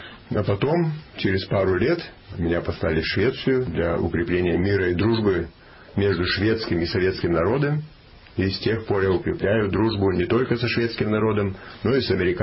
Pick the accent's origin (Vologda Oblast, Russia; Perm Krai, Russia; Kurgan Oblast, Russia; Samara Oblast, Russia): Perm Krai, Russia; Perm; moved away; И тогда впервые для меня появилась возможность после почти 29 лет навестить мой родной город Пермь.